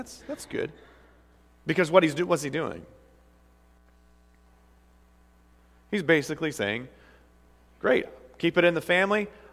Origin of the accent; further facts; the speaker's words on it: Iowa, United States; I'm from Iowa. We grow beans and corn.